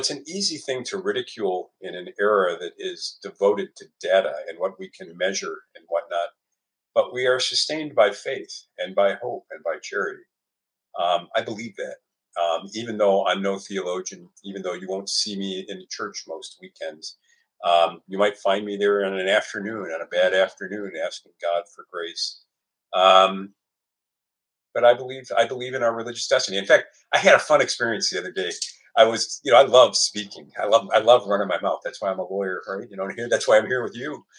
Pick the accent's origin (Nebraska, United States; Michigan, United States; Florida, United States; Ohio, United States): Michigan, United States; Detroit; I grew up in Detroit in the 60s, we had the riots.